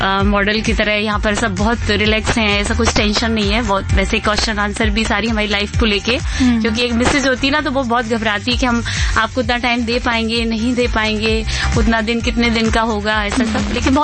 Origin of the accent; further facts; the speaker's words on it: Uttar Pradesh, India; I think पहले भी UP में, जैसे हमारे जहाँ पर मैं पली बड़ी हूँ